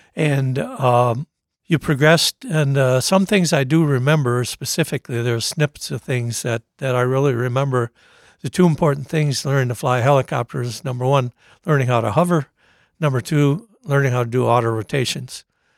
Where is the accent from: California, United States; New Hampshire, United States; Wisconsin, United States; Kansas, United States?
Wisconsin, United States; Oshkosh; I grew up here in Oshkosh, and after high school, I wasn't college material at all.